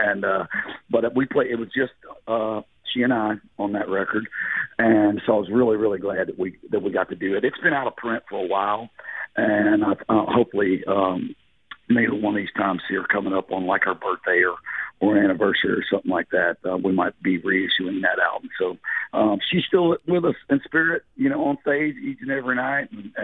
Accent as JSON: {"language": "English", "town": "Norwood", "region": "Ohio", "country": "United States", "tie": "born or raised there", "lives_now": "Texas, United States", "said": "Yeah, I'm originally from Norwood, Ohio, which is, well, they call it a city within a city. It's surrounded by Cincinnati."}